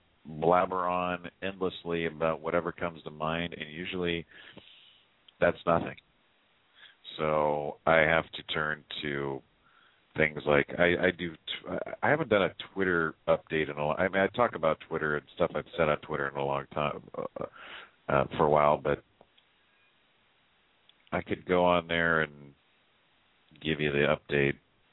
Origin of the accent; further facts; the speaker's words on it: California, United States; People call into the show and bother me and try to tease me and say I'm gay because I'm from the Bay. I'm in the Bay.